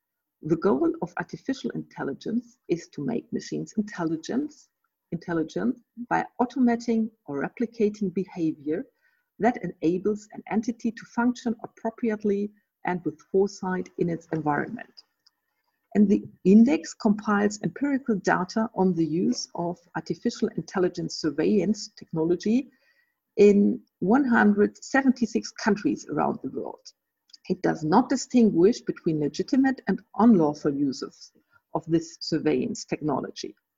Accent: Germany; English is a second language; My home country, Germany, has an intensive history in exporting military and surveillance goods to Saudi Arabia.

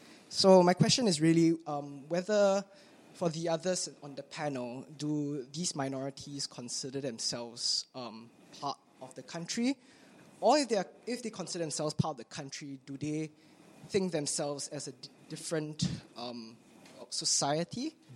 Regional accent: Singapore; I'm from Singapore. I was asked like multiple times, do you speak Malay, do you speak Cantonese, Hokkien? I don't speak any of them, even though they're all my mother tongues, technically.

